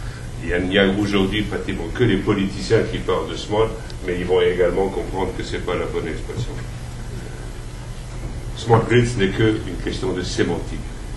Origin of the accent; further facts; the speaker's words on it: Switzerland; Chez nous, en Suisse, on a des véritables problèmes.